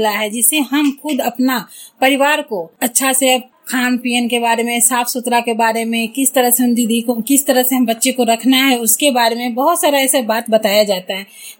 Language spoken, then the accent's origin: Hindi; Musahari, Bihar, India; मैं संगम जीविका संकुल स्तरीय महिला संघ की अध्यक्ष हूँ और मुसहरी प्रखंड की रहने वाली हूँ।